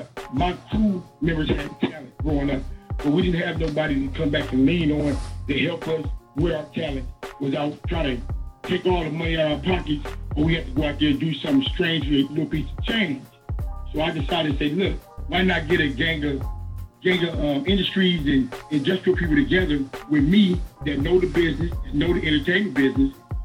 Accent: Compton, California, United States; I'm just little dude, man, born and raised in Compton, man.

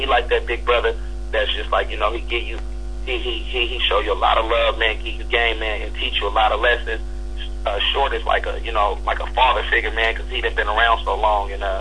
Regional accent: California, United States; it makes you feel good again to say, I'm from California, man, because you're looking up and down the coast

